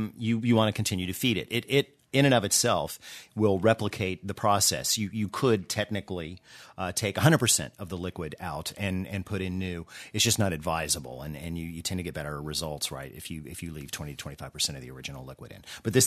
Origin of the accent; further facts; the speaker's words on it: the South, United States; I'm from the South, so we'll throw some corn in there.